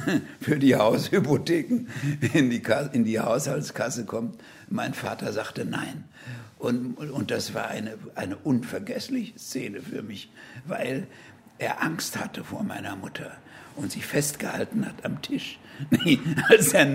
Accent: Berlin, Germany; ich in einer Siedlung aufgewachsen bin im Norden Berlins, die von meinem Vater gegründet war.

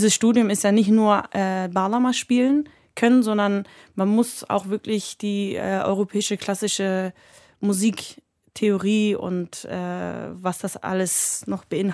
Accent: Hamburg, Germany; born there; Ich bin ja auch auf der Veddel in Hamburg geboren.

